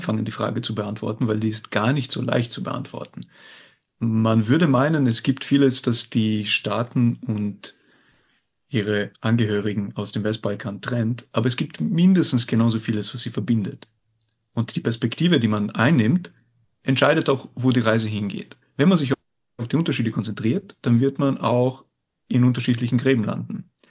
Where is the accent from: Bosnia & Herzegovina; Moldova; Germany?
Bosnia & Herzegovina; moved away as an adult; Also ich bin in Bosnien aufgewachsen und bin dann halt für diesen Workshop geflogen, wo ich noch in Bosnien gelebt habe.